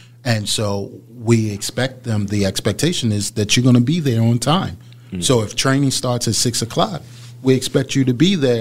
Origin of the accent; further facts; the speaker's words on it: Baltimore, Maryland, United States; I'm from West Baltimore, born and raised.